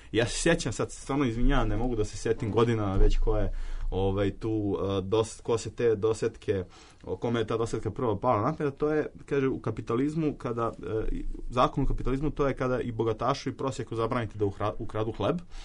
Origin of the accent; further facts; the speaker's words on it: Obrenovac, Belgrade, Serbia; Dakle, ako ste sa periferije, a evo ja jesam, ja dolazim iz Obrenovca